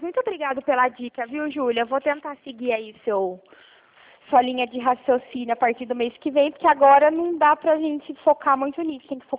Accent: Itapira, São Paulo, Brazil; now in Mogi Guaçu, Brazil; Eu nem trabalho Mogi Guaçu, porque eu nem sou de Mogi Guaçu, eu fico aqui, mas eu não sou daqui, eu sou de Itapira, trabalho em Itapira

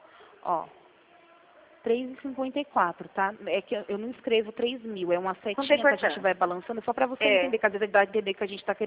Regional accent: Rio Claro, São Paulo, Brazil; eu sou daqui de Rio Claro mesmo, tá? A gente não é de Central, não. A gente tá aqui de Rio Claro.

